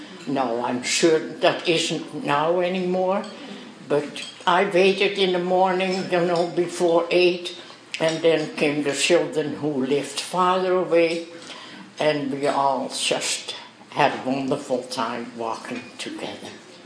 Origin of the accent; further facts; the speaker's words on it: Netherlands; born there; English is a second language; I was born in Holland. You probably all know about my accent.